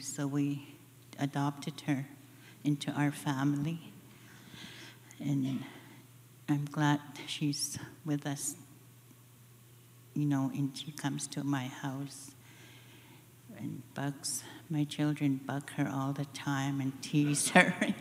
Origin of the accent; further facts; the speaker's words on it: Alberta, Canada; I was born and raised on the Blackfoot Reserve near Glacian on the Siksika Nation.